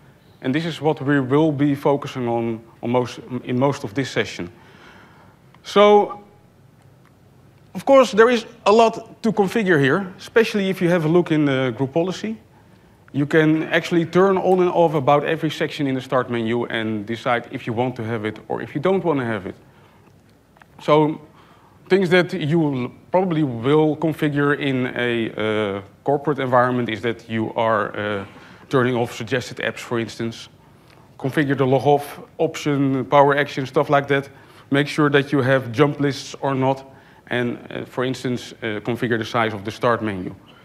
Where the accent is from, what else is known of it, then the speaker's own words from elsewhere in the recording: Netherlands; English is a second language; I am from the Netherlands.